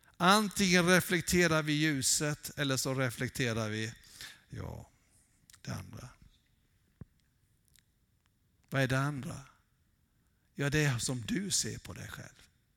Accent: Vetlanda, Jönköping County, Sweden; För att jag är uppvuxen i Vetlanda.

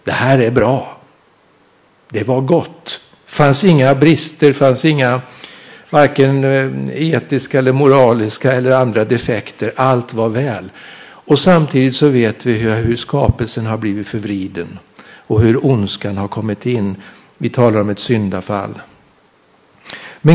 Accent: Mariefred, Södermanland, Sweden; born there; min bostadsort, jag är född i Mariefred. Så jag är sörmlänning från ursprunget.

